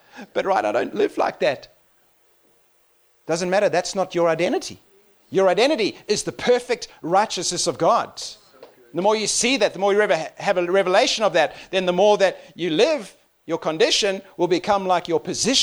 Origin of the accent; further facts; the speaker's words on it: South Africa; born there; That's a South African word, right? I was born in South Africa. I lived here for 13 years. It's just nice to be back.